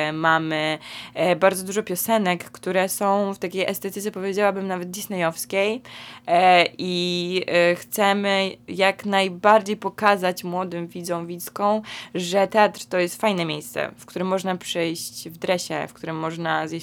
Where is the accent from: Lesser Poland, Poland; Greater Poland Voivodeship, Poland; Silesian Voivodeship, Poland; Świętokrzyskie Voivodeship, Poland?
Lesser Poland, Poland; Kraków; Dla mnie to jest niezwykle ciekawe, bo ja jestem z Krakowa i pamiętam, jak chodziłam do tego teatru 10 lat temu